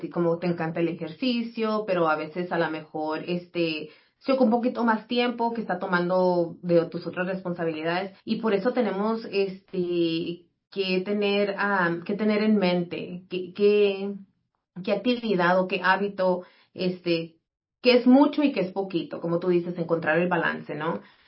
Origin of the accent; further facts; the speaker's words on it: California, United States; Entonces, yo soy aquí, crecí en el Valle